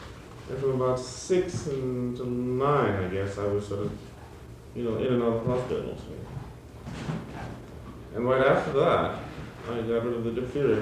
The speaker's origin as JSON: {"language": "English", "town": "Charleston", "region": "South Carolina", "country": "United States", "tie": "born or raised there", "said": "I was born in Charleston in 1928. And I grew up mainly around musicians"}